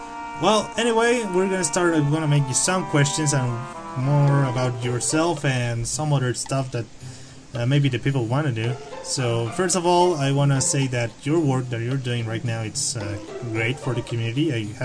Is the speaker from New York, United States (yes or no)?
yes; New York, United States; and yeah, I was born over there. But in the meantime, I'm from New York.